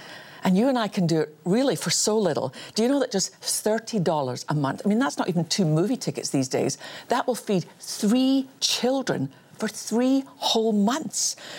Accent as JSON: {"language": "English", "region": "Scotland", "country": "United Kingdom", "tie": "born there", "said": "I was born in Scotland had nothing to do with either of us. It's just where we were born."}